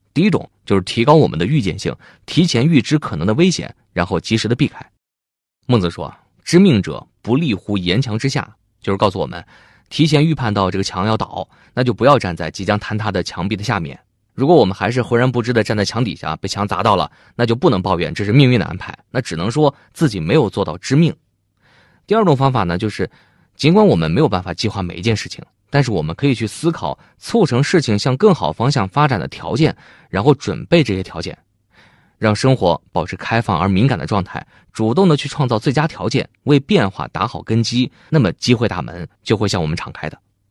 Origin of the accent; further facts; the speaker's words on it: China; 我们中国人骨子里啊，都敬畏这种不可预测性